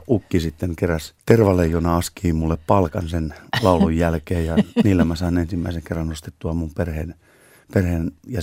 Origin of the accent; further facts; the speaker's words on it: Lahti, Päijät-Häme, Finland; Lahti on tavallaan mun kotikaupunki.